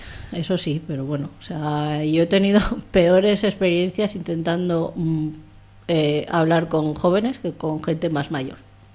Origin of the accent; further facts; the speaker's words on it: Spain; Como buena española de billete pegado con un celo